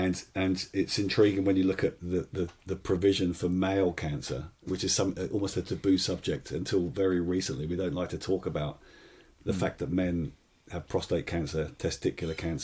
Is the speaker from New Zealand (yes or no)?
no; Marlow, South East England, United Kingdom; Marlow's my hometown. And to be fair, probably in the back of my mind, that was really a driving force to actually get to my hometown.